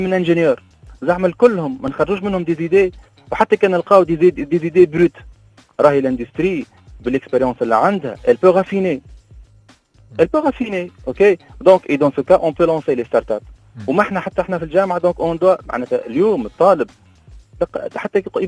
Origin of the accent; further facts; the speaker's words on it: Tunisia; نقول له بون عندنا في تونس بنوك